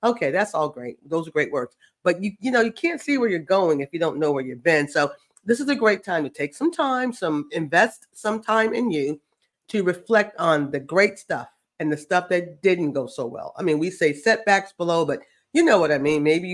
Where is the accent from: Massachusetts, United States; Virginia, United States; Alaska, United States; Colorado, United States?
Virginia, United States; In my home state of Virginia, it is 2.7.